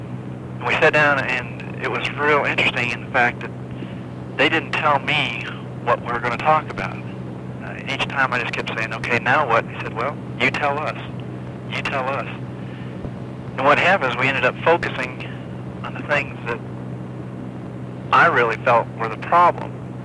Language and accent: English; Albuquerque, New Mexico, United States; I'm from Albuquerque, New Mexico.